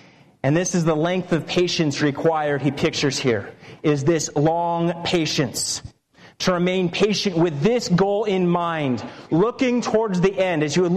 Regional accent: Delta, Utah, United States; And growing up in Delta and traveling back and forth to school, 15-minute trip going 65

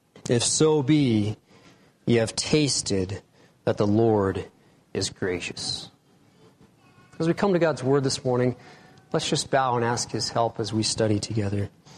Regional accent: Elko, Nevada, United States; I am from Elko, Nevada.

